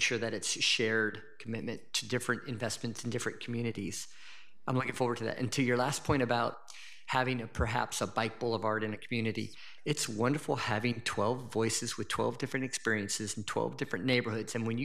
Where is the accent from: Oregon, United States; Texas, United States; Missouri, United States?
Oregon, United States; Portland; Similar to District 1, I grew up in District 2 next to the Columbia Villa, the new Columbia.